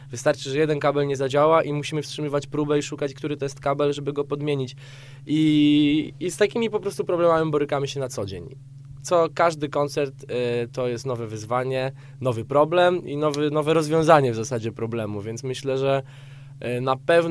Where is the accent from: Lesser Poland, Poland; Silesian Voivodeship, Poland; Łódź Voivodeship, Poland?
Silesian Voivodeship, Poland; Częstochowa; częstochowianin, jak i ja również jestem częstochowianinem